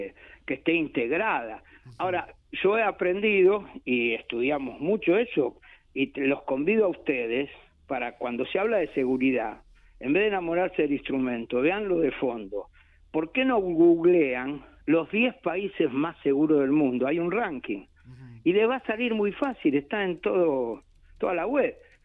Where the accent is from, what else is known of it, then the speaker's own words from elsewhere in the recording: Lanús, Buenos Aires Province, Argentina; Yo me crié en Lanús, vivo en el mismo barrio donde viví mi infancia.